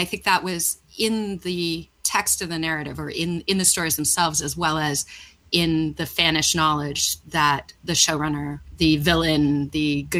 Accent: Ireland; I'm Irish.

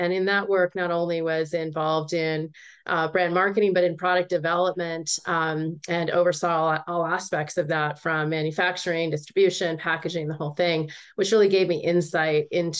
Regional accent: Oregon, United States; I was raised in Oregon

